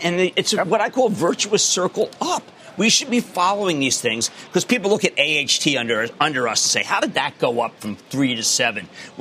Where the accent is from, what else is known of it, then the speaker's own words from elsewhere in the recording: Philadelphia, Pennsylvania, United States; I'm from Philly. I never threw a battery, but I did throw snowballs.